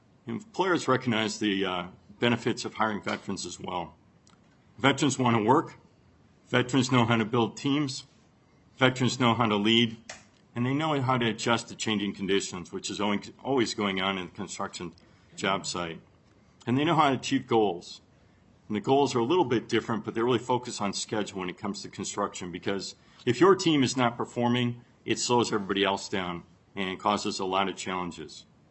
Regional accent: Waseca, Minnesota, United States; That would be down in Medford, Owatonna, Meriden, and of course my hometown of Waseca.

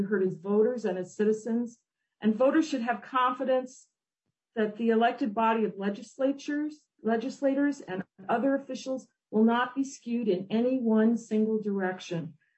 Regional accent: Minnesota, United States; As a Minnesotan, I really learned to treasure what we have here

